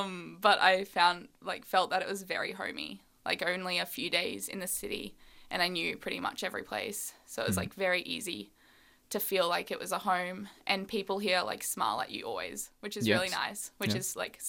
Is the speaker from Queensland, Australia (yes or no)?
yes; Queensland, Australia; I'm from Australia. I live on the coast in Queensland.